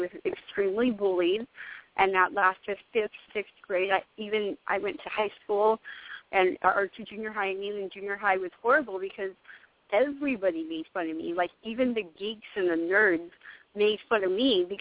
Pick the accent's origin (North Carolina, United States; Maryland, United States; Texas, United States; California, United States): California, United States; East Los Angeles; originally I'm from East L.A.